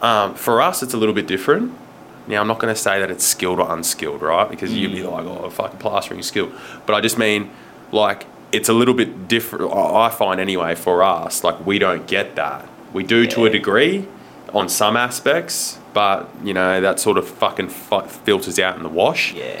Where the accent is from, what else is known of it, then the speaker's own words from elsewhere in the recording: Sydney, New South Wales, Australia; We used to work a lot down in Sydney. I grew up down in Sydney.